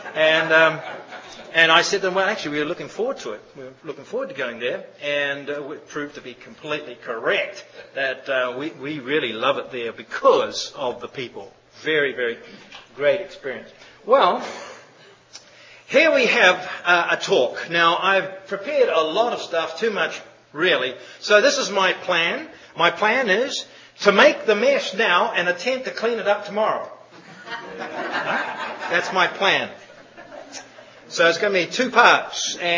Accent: New Zealand; moved away as an adult; now in Oklahoma City, United States; I come from New Zealand, and New Zealand does have tornadoes.

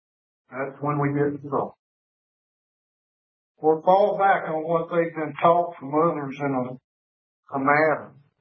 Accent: South Carolina, United States; from South Carolina.

